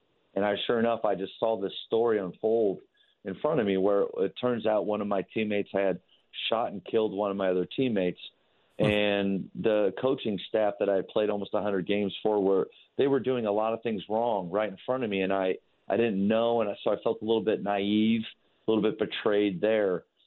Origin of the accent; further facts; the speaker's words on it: Dallas-Fort Worth, Texas, United States; I'm from Dallas-Fort Worth, and I was down in Waco driving back home.